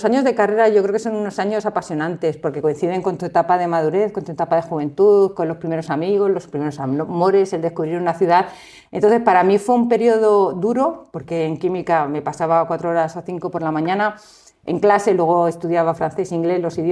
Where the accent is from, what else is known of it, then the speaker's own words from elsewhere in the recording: Madrid, Community of Madrid, Spain; No, yo soy natural de Madrid. Bueno, nací en Madrid, crecí en Madrid, hice mis estudios en Madrid, pero a mí siempre me gusta decirme que soy castellana.